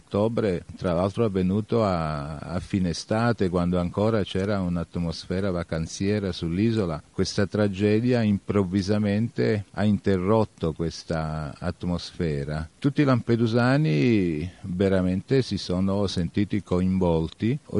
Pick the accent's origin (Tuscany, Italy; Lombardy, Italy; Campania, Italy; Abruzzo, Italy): Campania, Italy; Naples; born there; Io sono nato a Napoli, ma mio papà era lampedusano.